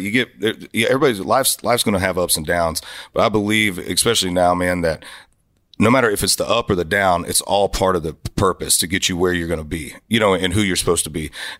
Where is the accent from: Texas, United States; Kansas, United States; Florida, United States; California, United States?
Florida, United States; And I grew up in Florida, man, where it was Southern rock and you know, I grew up on a lot of traditional country.